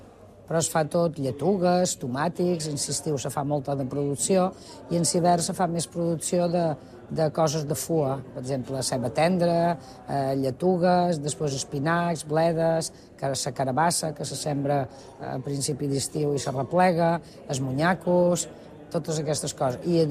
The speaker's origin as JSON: {"language": "Catalan", "town": "Mahón", "region": "Balearic Islands", "country": "Spain", "tie": "born there", "said": "vaig néixer dia 6 de gener de 1960. Vaig néixer a Mahó junt amb un germà. Jo som melliza."}